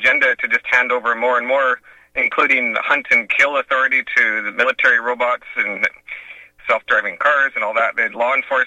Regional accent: Vancouver, British Columbia, Canada; I'm coming from Vancouver, Canada, where it's like a 50% Chinese population

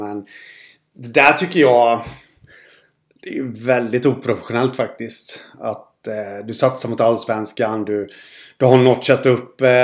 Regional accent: Jönköping, Jönköping County, Sweden; i och med att jag är från Jönköping då

